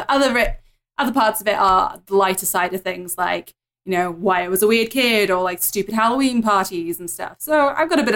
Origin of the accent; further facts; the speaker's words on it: Swansea, Wales, United Kingdom; born there; also born or lived in London; But I was born in Swansea, which is an area of South Wales.